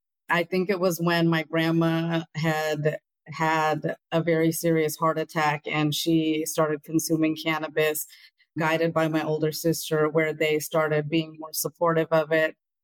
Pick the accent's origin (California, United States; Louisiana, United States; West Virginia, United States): California, United States; Hayward; I am from the Bay Area. I was born and raised in Hayward, California, and this is where I've been my whole life.